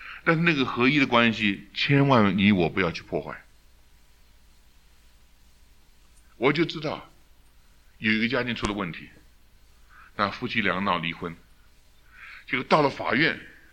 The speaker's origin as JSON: {"language": "Chinese", "country": "China", "said": "父母亲加入，尤其东方的父母，尤其我们中国人常常犯这个问题"}